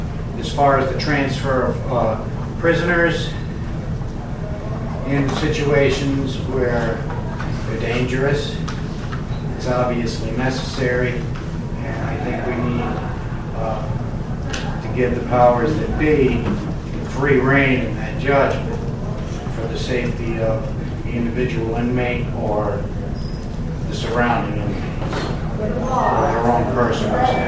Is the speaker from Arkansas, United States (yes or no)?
no; Palmyra, Maine, United States; I'm from Palmyra, Somerset County.